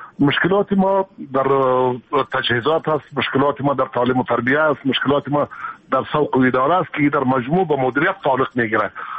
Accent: Afghanistan; همه ما افغان هستیم،

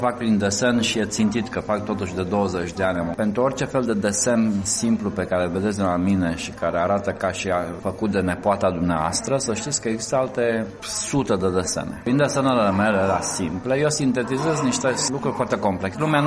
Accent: Romania; eu personal ca român, eu vin într-o cultură care a exportat 3 milioane de oameni.

